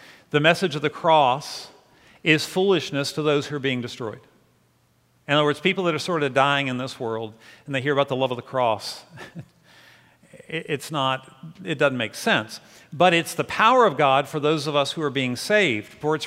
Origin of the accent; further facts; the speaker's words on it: Virginia, United States; And I didn't even know this history, and I grew up in Virginia.